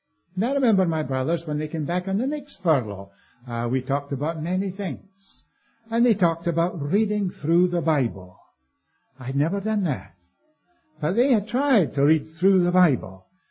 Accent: India; born there; I was born in India. Actually, I spent 5 years in India, and my parents were missionaries there, and they brought me back on their first furlough.

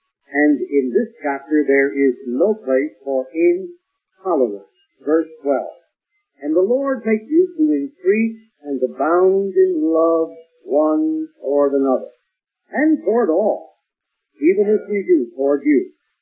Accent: Philadelphia, Pennsylvania, United States; I was raised in Philadelphia, and I'm sorry to say that it has degenerated into the city of brotherly shove.

